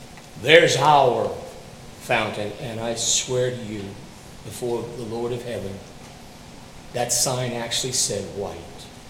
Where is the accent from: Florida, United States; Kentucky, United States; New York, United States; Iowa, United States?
Kentucky, United States; Bowling Green; I grew up all around Bowling Green, Kentucky.